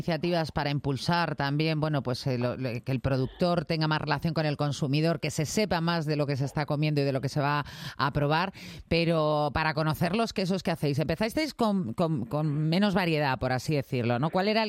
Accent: Madrid, Community of Madrid, Spain; Oye, muchas veces lo decimos, sobre todo cuando salimos los madrileños fuera de Madrid, decimos, oye, no, perdona, que en Madrid hay campo, en Madrid hay productos y en Madrid tenemos también ganado.

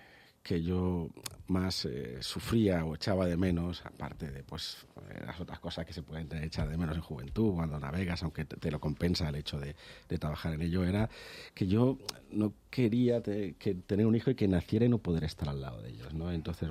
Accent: Barcelona, Catalonia, Spain; Yo soy de Barcelona. Yo soy de Barcelona, vivía en el Paralelo.

